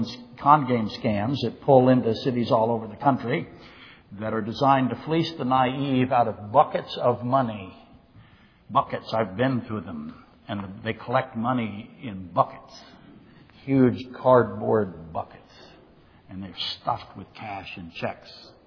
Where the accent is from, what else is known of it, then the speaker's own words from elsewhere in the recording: Poplar Bluff, Missouri, United States; I was raised in Poplar Bluff, Missouri as a small child.